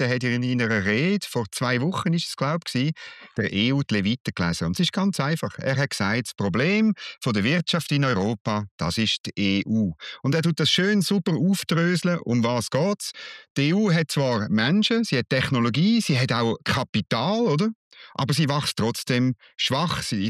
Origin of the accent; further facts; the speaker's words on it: Switzerland; Das sagen wir als Schweizer.